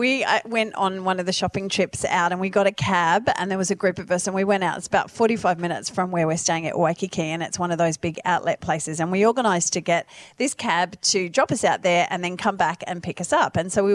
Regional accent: Australia; We're Australian. This is not part of our culture.

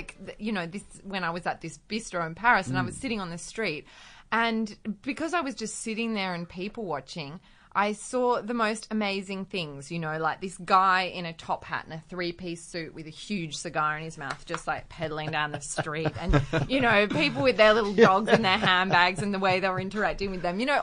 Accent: Australia; especially being an Australian woman

